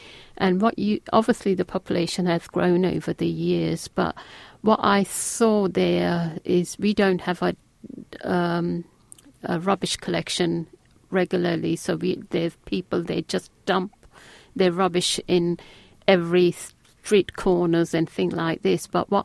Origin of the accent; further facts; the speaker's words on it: Pakistan; Yes, I'm from Pakistan, but maybe when I go for my next summer holiday out there